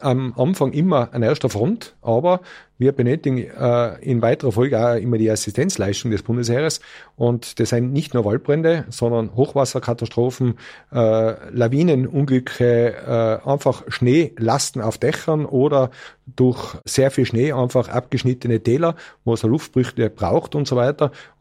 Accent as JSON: {"language": "German", "region": "Tyrol", "country": "Austria", "said": "Hochwasserkatastrophen in Bad Znaun, bei uns in Tirol"}